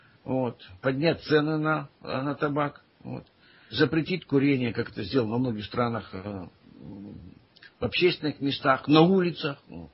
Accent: Ussuriysk, Primorsky Krai, Russia; Так, ну и Уссурийск мой родной город

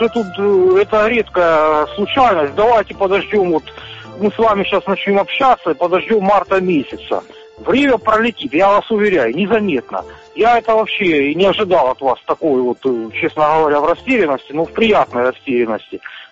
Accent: Rostov-on-Don, Rostov Oblast, Russia; Ну, а я из Ростова-на-Дону.

